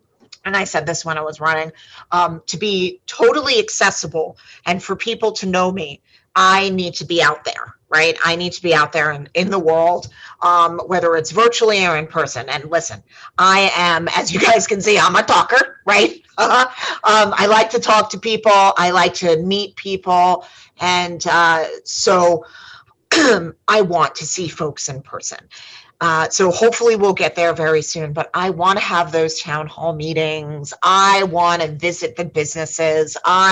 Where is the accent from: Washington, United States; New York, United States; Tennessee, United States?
New York, United States; I didn't grow up in this district, but I grew up on Long Island.